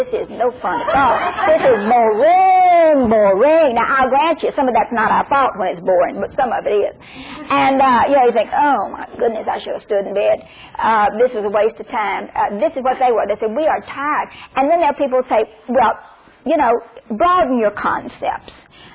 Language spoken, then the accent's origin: English; Mississippi, United States; but I'm from Mississippi, and we don't have but one picture.